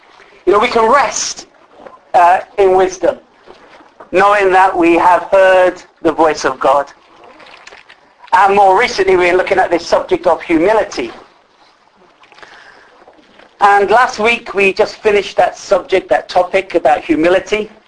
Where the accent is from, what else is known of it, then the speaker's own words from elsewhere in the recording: London, United Kingdom; born there; I was born in West London. And actually, I was born very close to Heathrow Airport. And our house where we lived, in the area where we lived, actually was right underneath one of the flight paths coming into Heathrow.